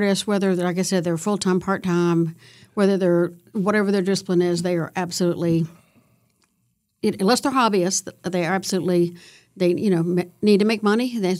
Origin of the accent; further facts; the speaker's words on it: Richmond, Virginia, United States; I grew up in Richmond, Virginia on a college campus. My father taught at University of Richmond, so that's an interesting – and I lived in faculty housing, interesting place to grow up.